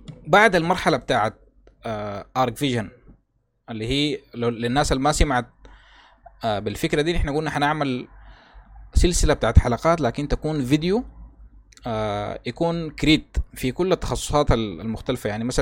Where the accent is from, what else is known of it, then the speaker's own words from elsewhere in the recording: Sudan; نحن عندنا في السودان في حاجة اسمها لائحة المسابقات المعمارية والعمرانية